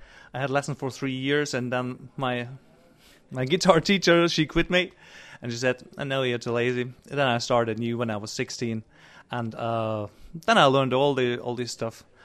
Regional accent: Jena, Thuringia, Germany; English is a second language; Since 8 years, I play in my hometown, Jena. Town called Jena, it's in the middle from Germany

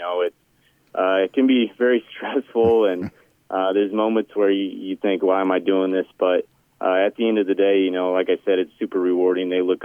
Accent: Clarinda, Iowa, United States; I grew up in Clarinda, Iowa.

